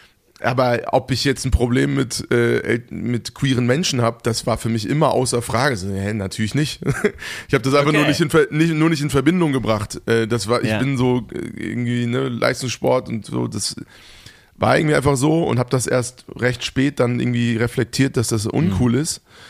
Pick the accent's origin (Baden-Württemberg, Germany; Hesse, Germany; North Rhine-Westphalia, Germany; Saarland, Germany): Hesse, Germany; Ich bin bei Frankfurt aufgewachsen.